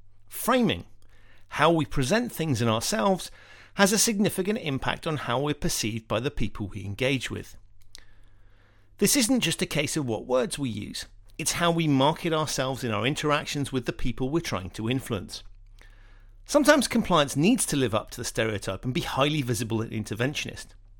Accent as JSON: {"language": "English", "country": "United Kingdom", "said": "I'm British, so please make sure you read this blog in a quintessentially British accent."}